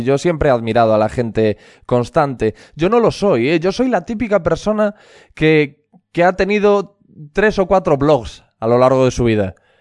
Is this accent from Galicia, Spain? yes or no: yes; Corcubión, Galicia, Spain; Yo soy de un pueblo marinero que se llama Corcubión, que debe de tener cerca de 1.500 habitantes y en el que tampoco hay muchísimas cosas que ver, salvo que te vayas a la ciudad más cercana, que es Coruña, y está a 1 hora y pico.